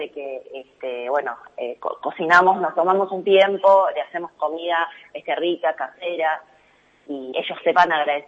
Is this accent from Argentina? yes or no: yes; Argentina; estamos como argentinos, estamos no, o sea, muy bueno como sociedad